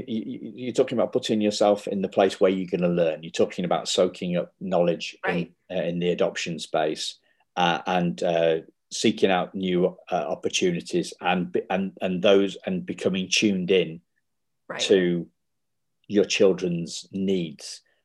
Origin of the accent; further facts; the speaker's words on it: United Kingdom; accent: English; that was just like me tuning in 3,000 miles away, 3,000 miles away with my English accent.